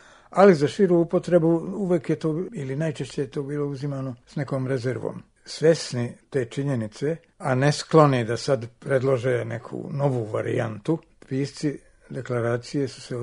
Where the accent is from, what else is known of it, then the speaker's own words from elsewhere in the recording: Sarajevo, Federation of Bosnia and Herzegovina, Bosnia & Herzegovina; moved away as an adult; now in Belgrade, Serbia; već više od 50 godina živim u Beogradu, a inače sam rođen i odrastao u Sarajevu